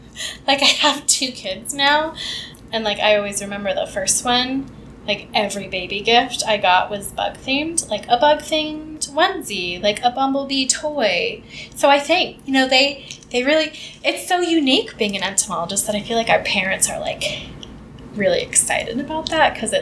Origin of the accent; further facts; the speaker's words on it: Papillion, Nebraska, United States; But yeah, so I grew up in Papillion.